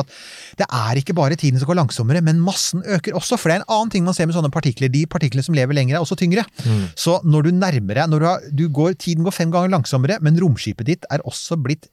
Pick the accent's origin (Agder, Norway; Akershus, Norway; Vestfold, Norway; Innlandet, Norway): Akershus, Norway; Bærum; Jeg får minne om at jeg vokste opp på Rykken I Bærum.